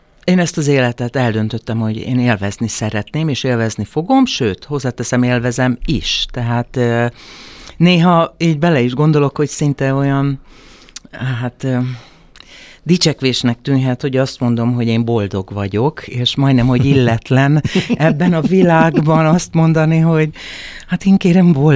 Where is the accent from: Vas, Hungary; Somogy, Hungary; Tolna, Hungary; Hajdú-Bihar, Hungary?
Hajdú-Bihar, Hungary; Hajdúnánás; now in Budapest, Hungary; egy 5 gyerekes családban elsőként születtem, tehát én voltam, aki először fölköltöztem Hajdonánásról Budapestre